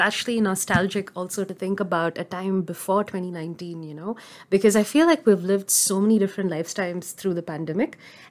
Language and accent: English; Chennai, Tamil Nadu, India; also born or lived in Delhi; And I still remember when I moved back from Delhi to Chennai, which is my hometown, I didn't have anything to do for 6 months.